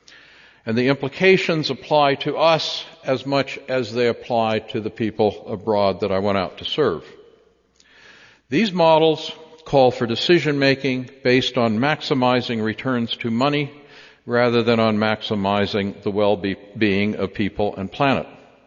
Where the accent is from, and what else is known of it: Longview, Washington, United States; born or raised there